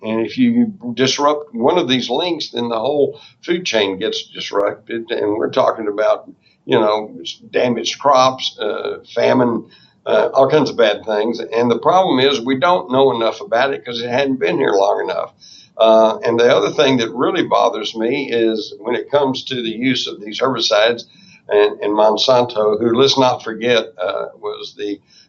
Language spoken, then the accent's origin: English; Texas, United States; I grew up in Texas, and back in the 40s and 50s, and everybody had guns, and we even took guns to school on occasion.